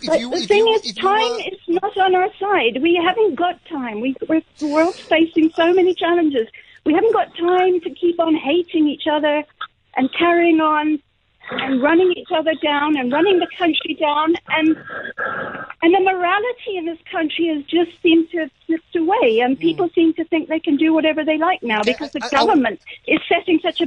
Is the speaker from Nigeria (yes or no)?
no; Ireland; I was born in Ireland. I'm a Protestant Irish, if you like, and I was in the minority there.